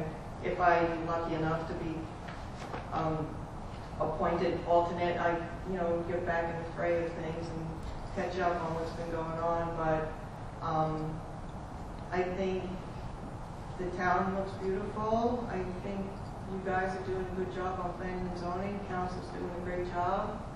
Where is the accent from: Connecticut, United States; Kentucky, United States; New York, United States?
New York, United States; born there; also born or lived in Austin, Texas / Maryland / Pennsylvania; I came from New York. I was born in New York. But my most recent residence before here was in Austin, Texas.